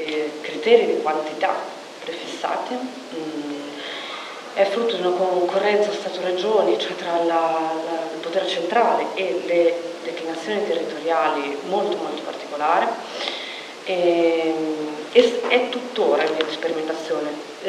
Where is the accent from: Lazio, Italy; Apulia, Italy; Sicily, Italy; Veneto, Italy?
Veneto, Italy; Venice; Io invece sono veneziana, per cui veniamo da una terra